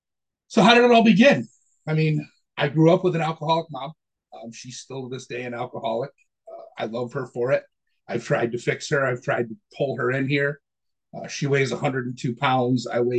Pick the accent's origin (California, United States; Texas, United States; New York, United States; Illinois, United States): New York, United States; Amherst; I lived in Amherst, New York. We grew up in Looney Acres. I remember having a pretty cool childhood.